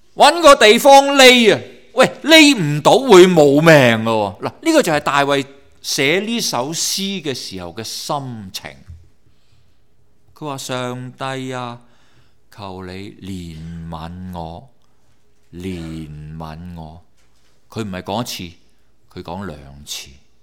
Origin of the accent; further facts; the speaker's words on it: China; 我哋中国人用牛皮阿叉噶嘛